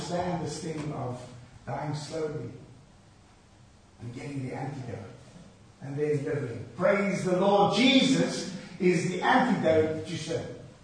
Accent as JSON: {"language": "English", "country": "South Africa", "said": "Now, I come from South Africa"}